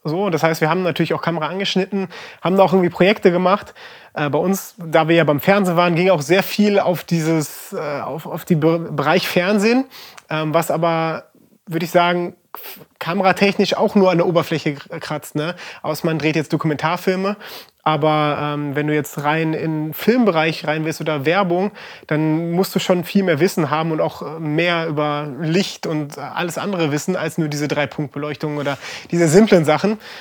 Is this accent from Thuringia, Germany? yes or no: no; North Rhine-Westphalia, Germany; now in Berlin, Germany; ich komme ja eigentlich aus NRW und bin dann extra für die Ausbildung nach Berlin gezogen.